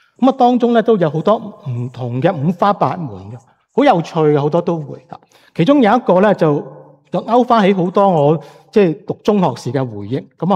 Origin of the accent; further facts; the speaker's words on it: China; 同时间都系我哋中国人千百年嚟待人处事做人成功失败与否嘅一个金石良言